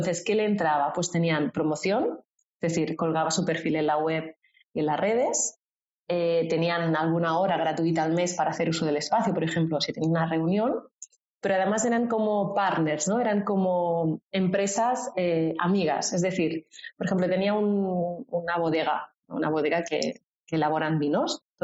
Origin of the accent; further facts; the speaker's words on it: Valls, Catalonia, Spain; van mujeres de Valls, que es mi pueblo